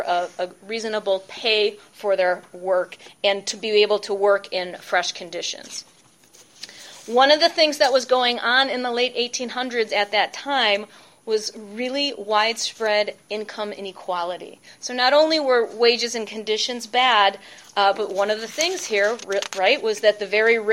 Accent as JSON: {"language": "English", "town": "Chicago", "region": "Illinois", "country": "United States", "said": "And I don't only say that because I'm from Chicago, right?"}